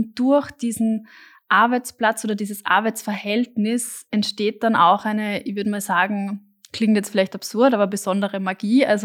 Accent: Austria; so wie das bei uns in Österreich oft noch das Thema ist

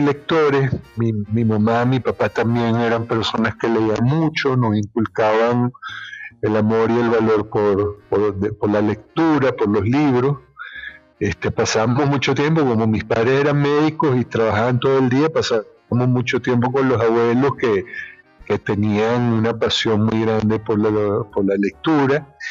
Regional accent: Trujillo, Venezuela; born there; Me acuerdo cuando fuimos al estado donde yo nací, al estado Trujillo

